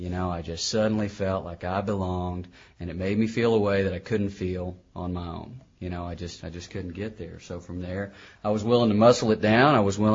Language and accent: English; Cedar Hill, Texas, United States; I grew up in Cedar Hill, Texas, and that used to be a real small redneck town that there was really not much to do in except drink and party and kind of run around.